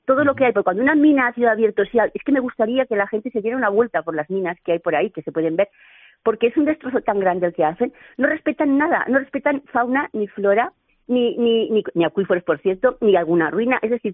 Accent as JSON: {"language": "Spanish", "town": "Cuevas de Cañar", "region": "Aragon", "country": "Spain", "said": "la mina Carlota es un proyecto que coge los términos de Ejulbe, Molinos y Cuevas de Cañar, que es mi pueblo."}